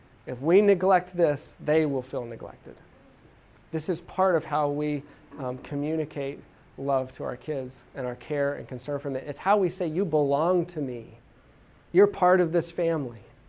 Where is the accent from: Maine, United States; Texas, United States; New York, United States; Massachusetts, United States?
Texas, United States; born there; And I said, but we're from Texas. I was born in Texas, you know.